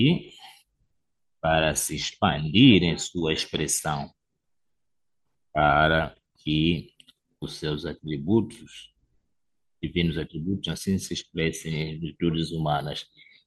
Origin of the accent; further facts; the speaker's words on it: Oklahoma, United States; Portuguese is a second language; sou de Oklahoma, lá no meio dos Estados Unidos